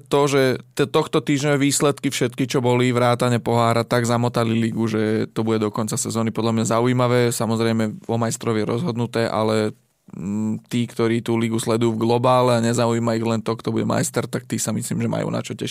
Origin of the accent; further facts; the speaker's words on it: Trnava, Trnava Region, Slovakia; A teraz už úplne akože bez kontextu toho, že som Trnavčan